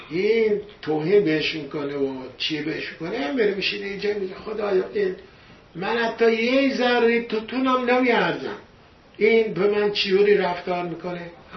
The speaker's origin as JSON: {"language": "Persian", "country": "Iran", "moved": "yes", "said": "ما از ایران اومدیم، از ایران اومدیم، خب کاری بودیم اینجا که اومدیم، نه زبونی داریم نه شغلی داریم."}